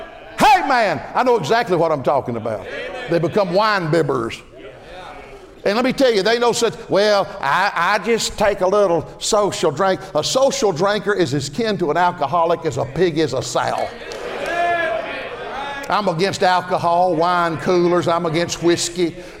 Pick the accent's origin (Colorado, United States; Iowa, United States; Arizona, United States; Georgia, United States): Georgia, United States; I was raised down in DeKalb County, Georgia. I remember when the churches of DeKalb County, Georgia made it a dry county.